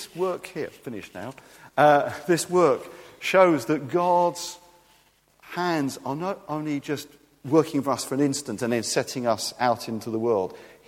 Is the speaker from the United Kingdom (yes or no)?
yes; England, United Kingdom; we're very British, aren't we? Very restrained.